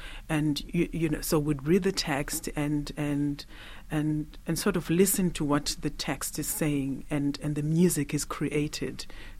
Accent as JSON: {"language": "English", "country": "South Africa"}